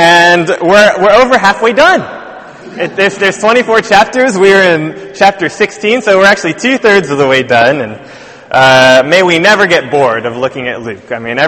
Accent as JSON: {"language": "English", "region": "London", "country": "United Kingdom", "said": "I come all the way from South London just to come and preach for you guys"}